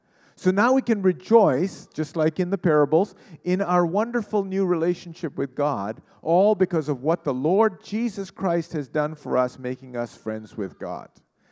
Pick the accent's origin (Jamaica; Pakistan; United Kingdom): Pakistan; born there; moved away; I was born in Pakistan. I can find anything, especially a good deal on shoes.